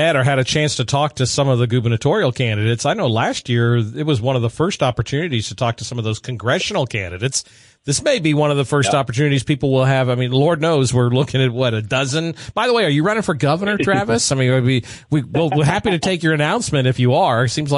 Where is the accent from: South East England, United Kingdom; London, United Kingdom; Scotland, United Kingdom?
Scotland, United Kingdom; I'm a Scotsman